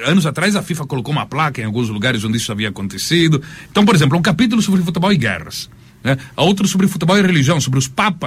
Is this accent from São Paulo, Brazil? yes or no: no; Londrina, Paraná, Brazil; Sou brasileiro. Sou de Londrina